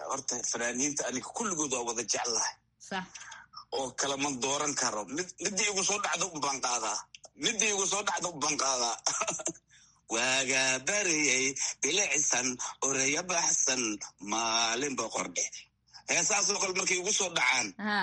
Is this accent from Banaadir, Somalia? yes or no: yes; Banaadir, Somalia; born there; inkastoo banaadir aan ku dhashay